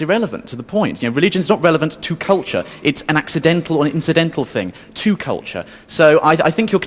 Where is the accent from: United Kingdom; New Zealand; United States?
United Kingdom; England; Well, I'm actually a Catholic. I define myself as an English Catholic, that is, a Catholic who happens to be English.